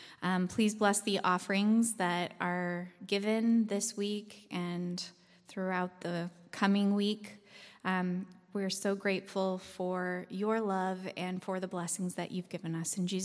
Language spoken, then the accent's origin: English; Utah, United States; Last week I was at my church that I grew up in Utah